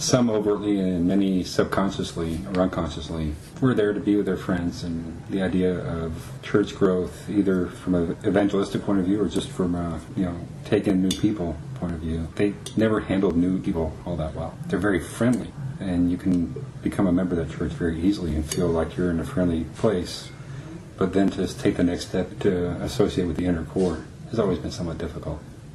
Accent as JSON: {"language": "English", "town": "Conroe", "region": "Texas", "country": "United States", "tie": "born or raised there", "said": "Growing up in Conroe, where it's dominated by the Baptists, there's a definite connotation that if you're a Christian, you don't drink."}